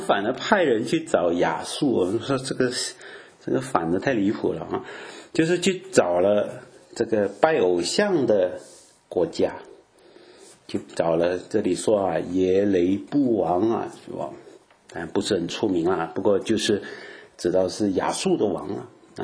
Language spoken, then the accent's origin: Chinese; Fujian, China; moved away; 现在我已经很久没有住在家，以前我还没出国的时候，我是福建人啊，所以我们那个地方很多人都是讲福建话的，就是闽南话的啊。